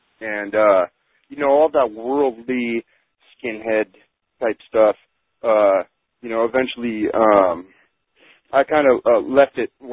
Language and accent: English; California, United States; I come from Southern California, and I do all my time in the California prison system.